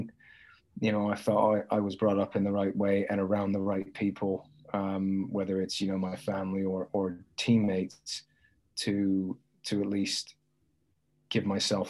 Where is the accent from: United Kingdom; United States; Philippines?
United Kingdom; Worcester, West Midlands; And my hometown in England is Worcester. So it's not far from Coventry